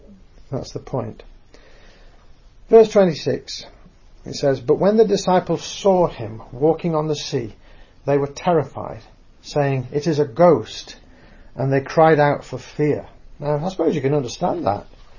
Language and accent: English; England, United Kingdom; I'm English and dry